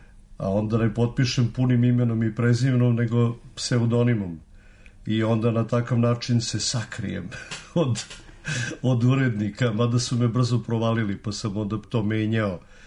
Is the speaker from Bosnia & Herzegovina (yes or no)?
no; Belgrade, Serbia; ja sam rođen u Beogradu i detinjstvo, odnosno deo detinjstva proveo u Beogradu. I nadimak mi potiče odavde.